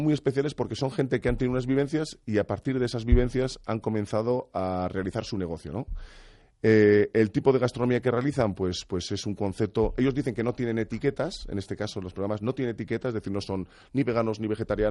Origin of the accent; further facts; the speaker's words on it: Burgos, Castile and León, Spain; yo la verdad es que cuando soy de Burgos, al final yo soy más provinciano, ¿no?